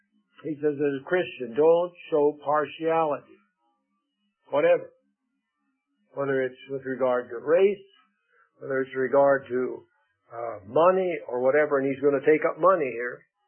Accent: Arizona, United States; because in the school where I grew up in Arizona, we had many Mexican Americans. In fact, the junior high where I went, there were more of those than Anglos. And so I grew up in a racially diverse atmosphere.

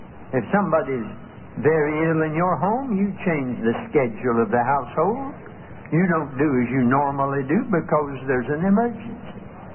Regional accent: Greensboro, North Carolina, United States; I often think in my hometown of Greensboro, about 150,000 people there

